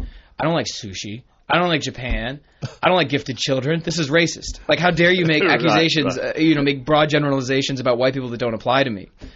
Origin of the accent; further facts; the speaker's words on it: Toronto, Ontario, Canada; This is where I was growing up in Toronto